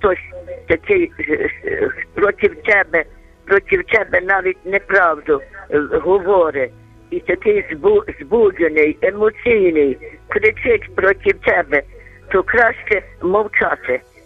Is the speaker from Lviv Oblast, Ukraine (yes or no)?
yes; Lviv, Lviv Oblast, Ukraine; Я зі Львова.